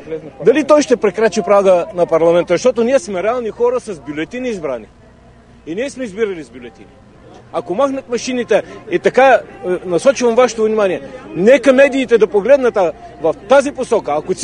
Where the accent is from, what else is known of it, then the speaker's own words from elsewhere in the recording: Blagoevgrad Province, Bulgaria; Аз съм от Савоарибна, община Гърмен.